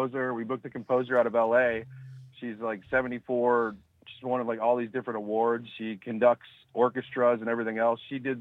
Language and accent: English; Oshkosh, Wisconsin, United States; I grew up in Oshkosh. So okay. I guess we kind of call ourselves Northeast Wisconsin.